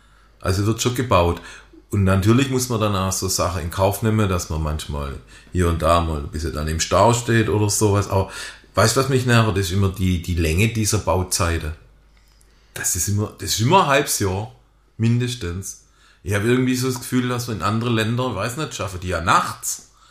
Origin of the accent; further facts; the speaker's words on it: Böckingen, Baden-Württemberg, Germany; Also ich bin ja aus Böckingen.